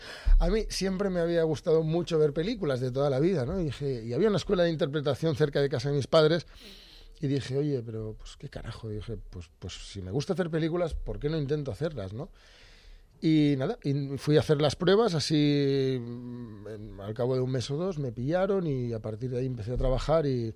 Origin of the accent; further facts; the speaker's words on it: Barcelona, Catalonia, Spain; soy catalán, sí. Mi madre es de Lezama y yo nací mis padres se conocieron en Alemania, nací en Barcelona